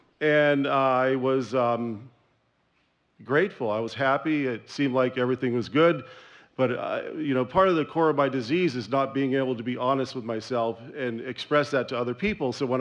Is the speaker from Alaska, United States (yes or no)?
no; Cambridge, Massachusetts, United States; also born or lived in Long Island; My parents were from Boston. I'm originally from the Cambridge, Massachusetts area, in New York, Long Island, and I grew up in a commune.